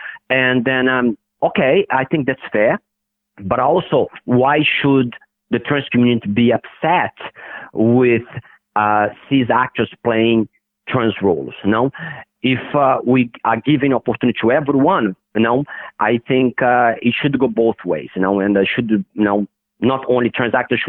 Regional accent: Brazil; So I grew up in Brazil in the 70s, you know, in the 80s

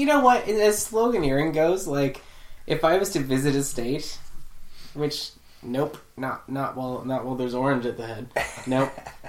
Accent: Canada; And we're Canadian.

